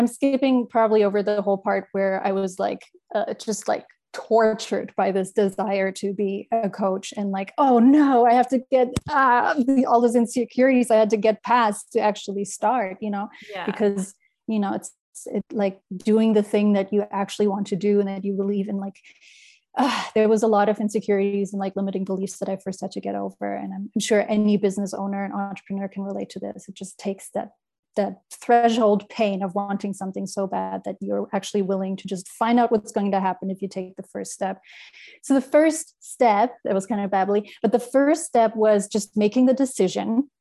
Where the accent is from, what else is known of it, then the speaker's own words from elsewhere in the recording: Germany; now in Los Angeles, United States; I'm originally from Germany, but I've been in Los Angeles for like the last 10 years.